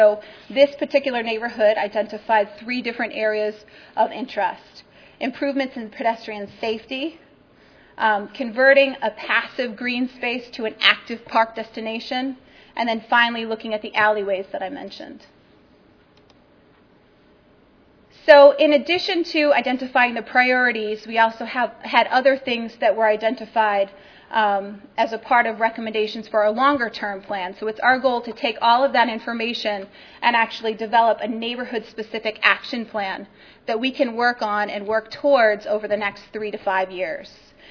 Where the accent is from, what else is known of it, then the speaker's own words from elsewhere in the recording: New Hampshire, United States; thinking about New England weather, you know, I'm coming from New Hampshire.